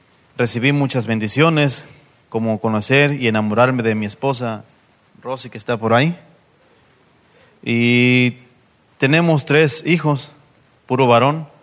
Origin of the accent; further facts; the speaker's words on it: Mexico; born there; Nací en México. Mis padres tuvieron 13 hijos.